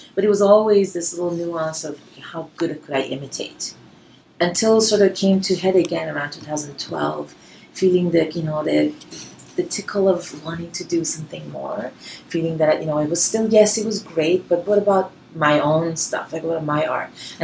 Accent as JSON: {"language": "English", "country": "Iran", "moved": "yes", "lives_now": "Canada", "said": "I'm from Iran, and I was there long enough to really remember the language and the culture."}